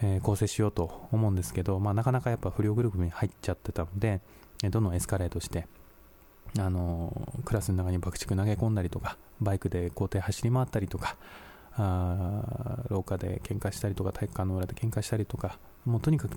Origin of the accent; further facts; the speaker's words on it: Kagoshima, Japan; born there; 私は1979年に、鹿児島県で生まれました。